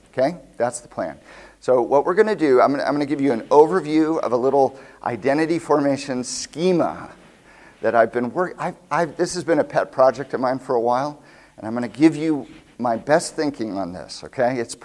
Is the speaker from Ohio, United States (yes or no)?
yes; Ohio, United States; also born or lived in Wisconsin; now in Chicago, United States; Well, I'm an American. I was born in Wisconsin. I grew up in Ohio. I now live in Chicago.